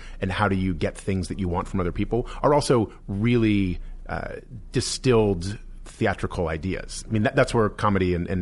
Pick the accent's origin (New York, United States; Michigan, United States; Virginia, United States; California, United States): Virginia, United States; Alexandria; also born or lived in New Jersey; I'm from Alexandria, Virginia, yeah.